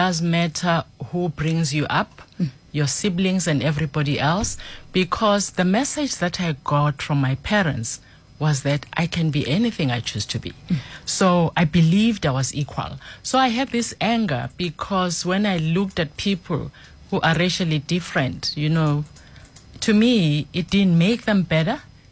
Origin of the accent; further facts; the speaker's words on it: Westville, KwaZulu-Natal, South Africa; I grew up in Westville, and during those days used to have European and non-European, belong to the non-European space, and it didn't come with a lot of privilege, if any.